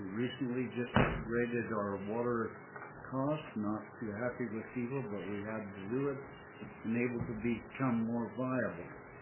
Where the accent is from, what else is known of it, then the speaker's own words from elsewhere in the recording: Wales, Utah, United States; And I'm from Wales, Utah. It's a rural community in Sankey County.